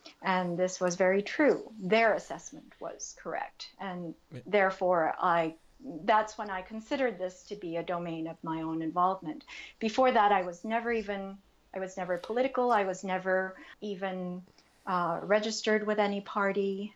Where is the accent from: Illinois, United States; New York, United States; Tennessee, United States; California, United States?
New York, United States; New York City; I knew about him a little bit from growing up in New York City.